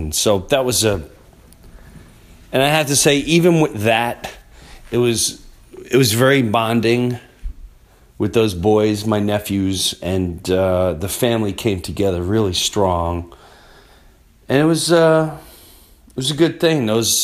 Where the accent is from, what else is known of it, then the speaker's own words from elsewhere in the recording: Valley Stream, New York, United States; See, when I was a kid, and I grew up in Valley Stream, Long Island, and it was the kids, the fireworks for the kids.